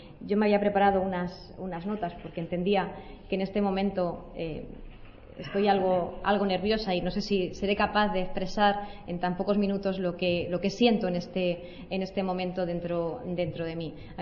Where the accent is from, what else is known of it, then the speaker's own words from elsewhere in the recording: Puertollano, Castilla-La Mancha, Spain; also born or lived in Abenójar; Quiero hacerlo también con mi tierra, con Puerto Llano, mi ciudad, con mi pueblo natal, Abenójar. Yo creo, mi tierra es Castilla-La Mancha, yo creo que los territorios marcan el carácter y sin duda el mío está marcado por mi procedencia.